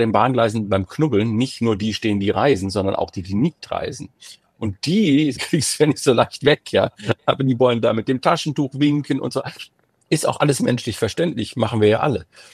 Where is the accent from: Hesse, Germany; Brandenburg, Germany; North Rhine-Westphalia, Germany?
North Rhine-Westphalia, Germany; Solingen; oder Solingen, wo ich herkomme, meine Eltern oder so.